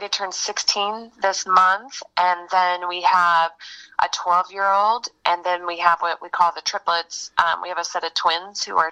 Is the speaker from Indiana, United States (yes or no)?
yes; Michigan City, Indiana, United States; born there; No, I was born in Michigan City, LaPorte area.